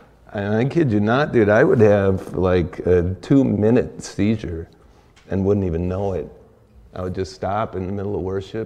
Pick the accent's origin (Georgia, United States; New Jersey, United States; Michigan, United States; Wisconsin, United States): Wisconsin, United States; also born or lived in California; And I'm from Wisconsin. I moved to California and lived there 12 years